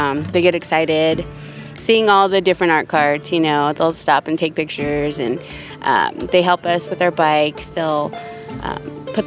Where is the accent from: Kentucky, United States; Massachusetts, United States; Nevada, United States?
Nevada, United States; I am from the Fallon Paiute Shoshone tribe.